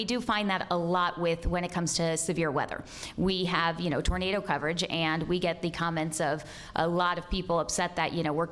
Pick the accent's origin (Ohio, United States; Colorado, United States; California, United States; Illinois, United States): California, United States; San Diego; I started my career in Nebraska, and I'm from San Diego, California.